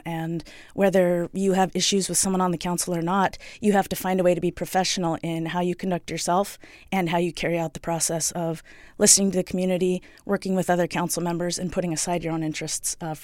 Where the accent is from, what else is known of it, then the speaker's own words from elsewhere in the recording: Bethel, Alaska, United States; So I was born and raised here in Bethel. I went to school here, graduated from BRHS.